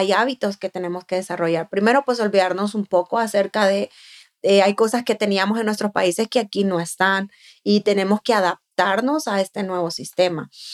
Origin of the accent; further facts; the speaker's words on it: Honduras; moved away; cuando yo vengo de Honduras, abro mi primer cuenta de banco